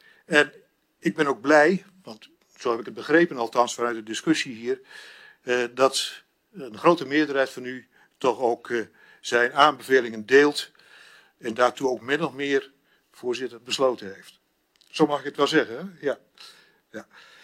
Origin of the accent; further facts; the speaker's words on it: Noordoostpolder, Flevoland, Netherlands; Ik ben opgegroeid in de Noordoostpolder, waar mijn vader een akkerbouwbedrijf exploiteerde.